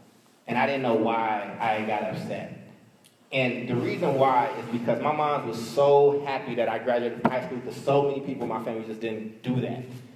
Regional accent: Oakland, California, United States; also born or lived in Chicago; So I grew up in Oakland, but I was actually born in Chicago. And so growing up in Chicago was a really interesting experience for me

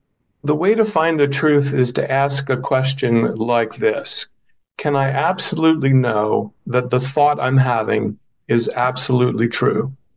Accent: United States; which of course I'm mispronouncing as an American, but forgive me for that.

